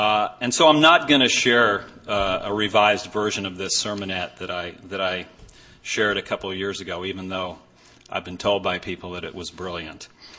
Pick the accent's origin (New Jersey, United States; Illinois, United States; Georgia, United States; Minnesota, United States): New Jersey, United States; I grew up Catholic in New Jersey. I'm Zen Catholic at this point.